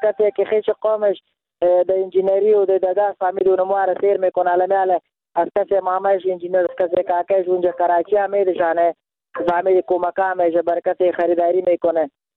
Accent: Afghanistan; ما افغان استم

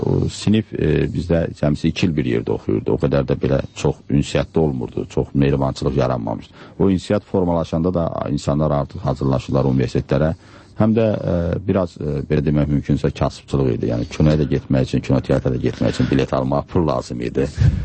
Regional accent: Guzdak, Fuzuli District, Azerbaijan; born there; Hələ, düzdür. Şadda doğulmuşam.

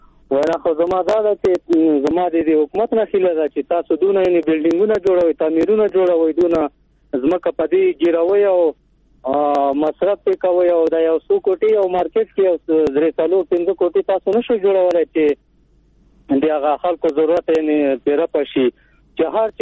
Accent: Takhar, Afghanistan; د خواجه ورد ولسوالۍ تخار د ولایت.

